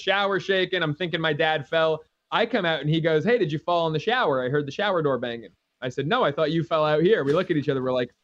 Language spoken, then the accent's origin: English; New York, United States; I'm from New York, just like you are.